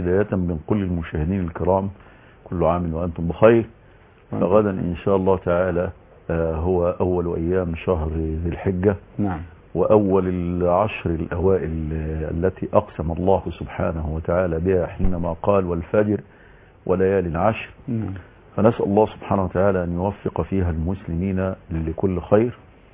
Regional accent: Egypt; على بلادنا مصر

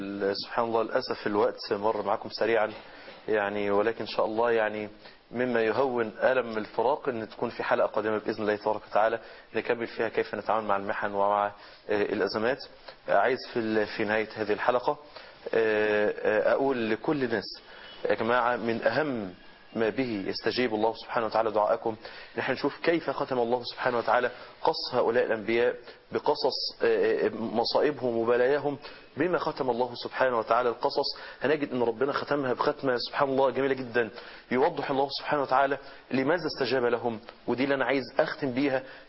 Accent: Egypt; وأسأله سبحانه وتعالى أن يجعل بلادنا مصر أمنا أمانا

